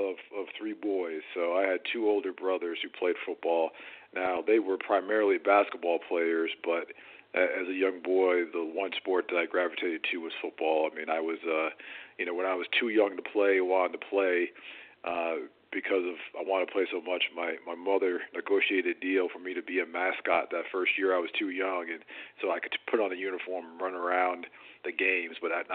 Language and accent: English; Baldwinsville, New York, United States; I'm actually originally from upstate New York, a small town called Baldwinsville, New York, which is a suburb of Syracuse University.